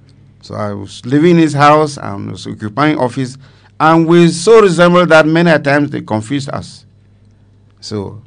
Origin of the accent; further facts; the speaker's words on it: Cameroon; now in Nigeria; you know that I'm not a Nigerian, I'm a Cameroonian